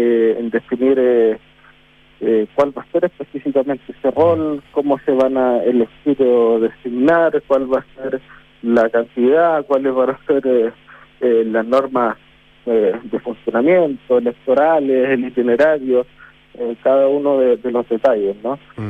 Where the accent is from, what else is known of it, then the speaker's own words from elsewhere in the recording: Chile; nos una como chilenos y chilenas